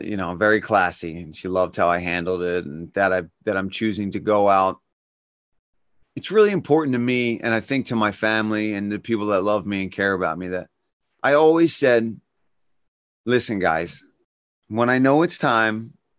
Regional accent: Ireland

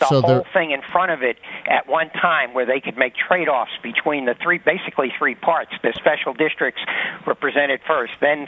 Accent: New York, United States; But my main issue is I'm from Inwood, as Brian said, and there's a neighborhood planning process been going on for a while.

